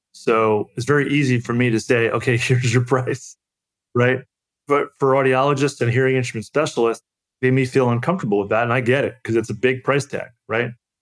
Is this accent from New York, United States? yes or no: yes; Long Island, New York, United States; And I'm from Long Island, New York. So there weren't a lot of pig shows where I grew up.